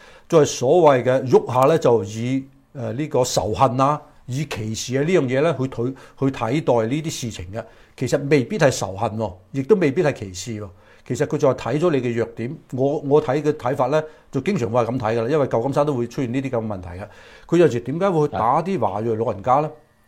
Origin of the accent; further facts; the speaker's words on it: China; 係因為我哋中國人咧長期以嚟不問政治